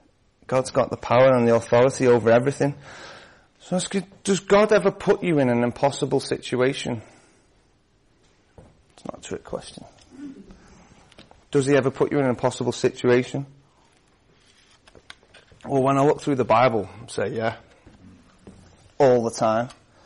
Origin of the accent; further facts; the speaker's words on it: United Kingdom; I don't think it's just like, oh, we're all British and we're reserved and we don't like to do that thing.